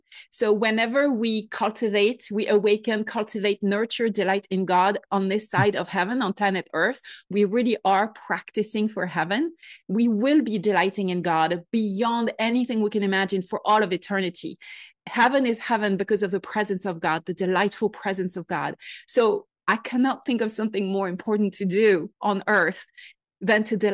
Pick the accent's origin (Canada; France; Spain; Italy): France; English is a second language; I'm a former atheist. I grew up in France. I'm fully French. You can hear the accent. And so it's very typical in France to grow up as an atheist.